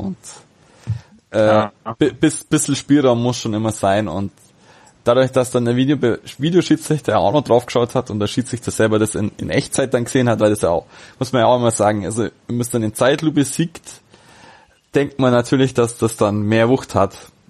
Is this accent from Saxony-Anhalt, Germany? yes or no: no; Augsburg, Bavaria, Germany; Kann man auch drüber meckern als Augsburger